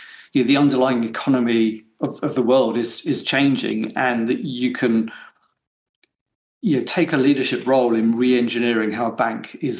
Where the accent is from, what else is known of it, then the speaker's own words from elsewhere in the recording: Hong Kong; One, I grew up in Hong Kong. I did a lot of sailing out there.